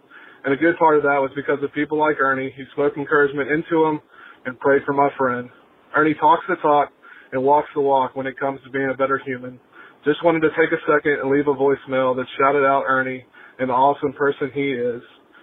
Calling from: Nashville, Tennessee, United States; I'm from Nashville.

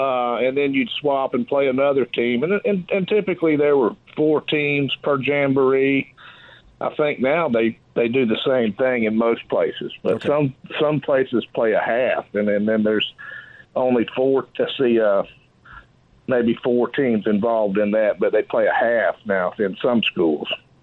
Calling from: Clewiston, Florida, United States; I'm calling from Clewiston, Florida, down around Lake Okeechobee

